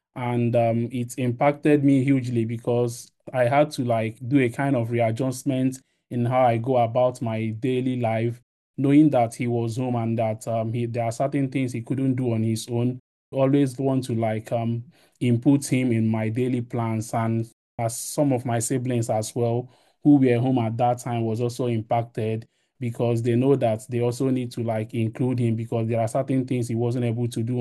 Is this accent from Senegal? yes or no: no; Nigeria; the lack of information and lack of communities and organizations working around this area in my home country in Nigeria was something that really hugely impacted my father's sight.